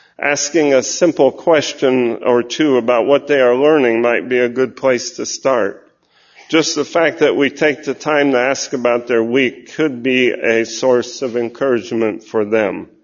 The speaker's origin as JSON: {"language": "English", "region": "California", "country": "United States", "tie": "born or raised there", "said": "As a child growing up in Northern California, I attended Bible student meetings and conventions regularly."}